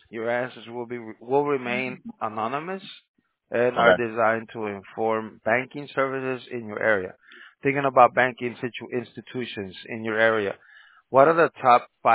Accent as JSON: {"language": "English", "region": "California", "country": "United States", "said": "I'm from California, and Bank of America is like the liquor store around the corner."}